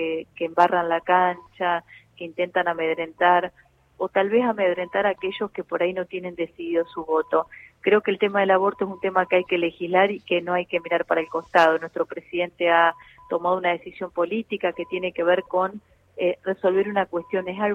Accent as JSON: {"language": "Spanish", "town": "General Campos", "region": "Entre Ríos", "country": "Argentina", "tie": "born or raised there", "moved": "yes", "said": "mis padres tienen una panadería hace 40 años en mi pueblo que se llama General Campos. Bueno, yo no vivo ahí desde que me fui a estudiar"}